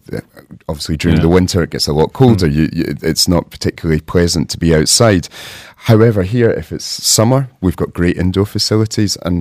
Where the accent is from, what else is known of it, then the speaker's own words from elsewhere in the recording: Scotland, United Kingdom; I'm from Scotland.